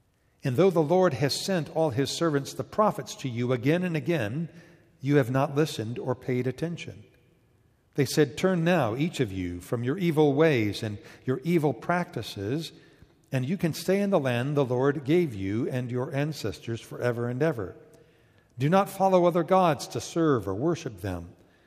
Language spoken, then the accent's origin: English; Atlanta, Georgia, United States; also born or lived in Boston; than I had when I was growing up in Atlanta.